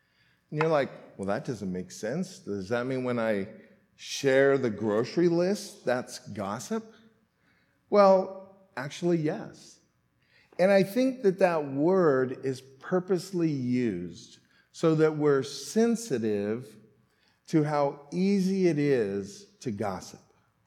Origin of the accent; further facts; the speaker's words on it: California, United States; I'm born and raised in California